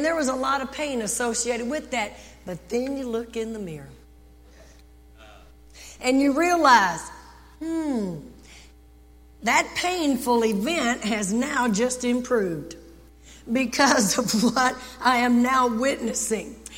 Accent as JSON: {"language": "English", "region": "Texas", "country": "United States"}